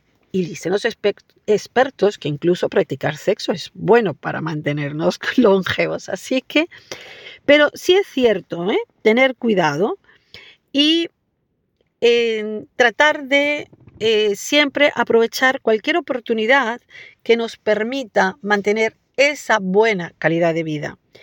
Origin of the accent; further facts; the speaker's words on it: Galicia, Spain; actualmente somos de España la provincia con más longevidad